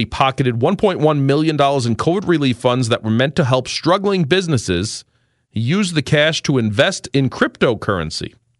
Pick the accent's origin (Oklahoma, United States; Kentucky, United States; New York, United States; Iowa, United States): New York, United States; New York City; growing up in New York City, this was just part of the news every day in New York City.